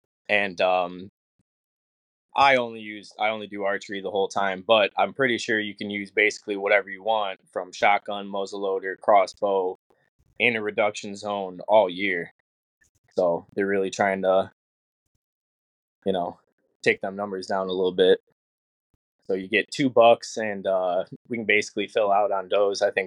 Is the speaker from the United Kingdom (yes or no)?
no; Indiana, United States; I'm from Northwest Indiana.